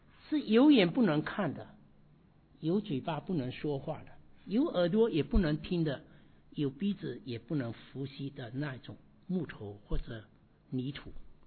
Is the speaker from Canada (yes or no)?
no; China; 我们其实中国人也拜了很多各种各样的偶像